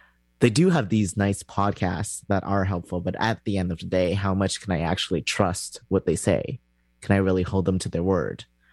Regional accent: Canada; I'm Canadian.

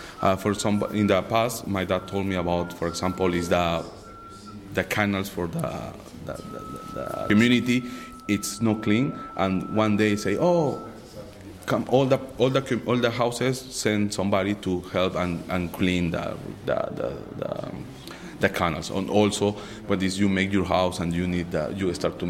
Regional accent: Peru; English is a second language; now in Vancouver, Canada

